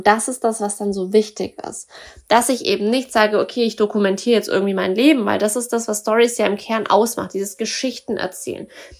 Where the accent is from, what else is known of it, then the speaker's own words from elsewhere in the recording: Augsburg, Bavaria, Germany; ich bin sogar geboren in Augsburg. Also es ist meine Heimatstadt in dem Sinne, auch wenn ich nicht lange in Augsburg direkt gewohnt habe, aber im Umkreis.